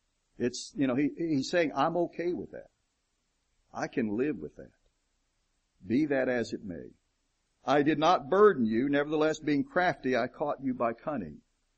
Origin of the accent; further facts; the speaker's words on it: the South, United States; My wife and I have always told the story of growing up in the South, we had never been north of the Mason-Dixon line when we were transferred to Massachusetts.